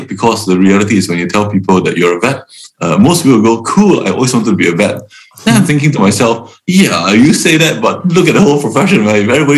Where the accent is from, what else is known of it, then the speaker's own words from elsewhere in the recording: Singapore; moved away as an adult; now in London, United Kingdom; I'm from Singapore and I've lived there all my life before coming to the UK to study to be a vet in London back in 99